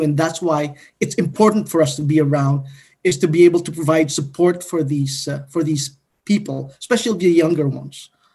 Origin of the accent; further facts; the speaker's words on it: Philippines; all the different issues that we deal with as Filipino LGBTQ members.